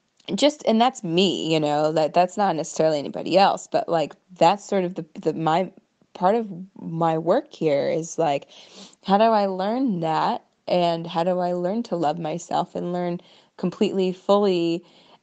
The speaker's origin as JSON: {"language": "English", "region": "Iowa", "country": "United States", "tie": "born or raised there", "said": "I grew up in Iowa, I grew up in a pretty conservative part of Iowa, and then I worked in the government."}